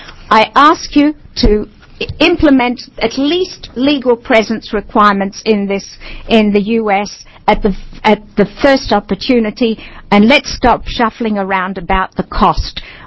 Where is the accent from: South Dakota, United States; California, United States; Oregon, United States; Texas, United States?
Oregon, United States; which shocks me because I'm from Washington County, is that Washington County is doing a program